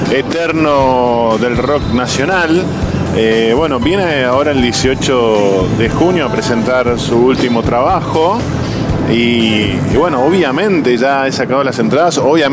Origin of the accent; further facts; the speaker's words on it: Argentina; somos de acá de Argentina